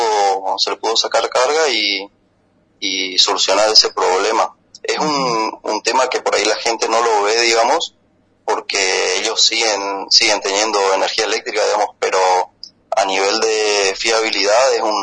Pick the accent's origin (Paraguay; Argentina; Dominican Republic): Argentina; El Dorado, Misiones; Yo soy nativo del Dorado, de un pueblo medio alejado del Dorado, en realidad, de esa zona soy, sí.